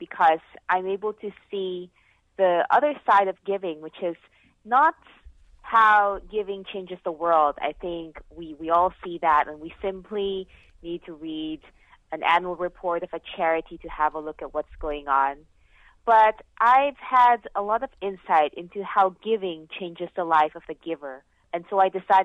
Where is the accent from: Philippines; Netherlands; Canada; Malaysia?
Philippines; because I grew up in the Philippines, that there was a lot of poverty all around.